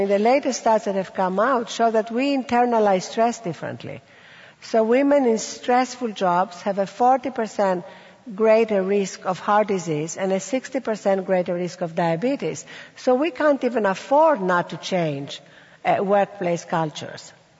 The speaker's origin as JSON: {"language": "English", "town": "Athens", "region": "Attica", "country": "Greece", "tie": "born or raised there", "said": "And when we were growing up in Athens, with little money"}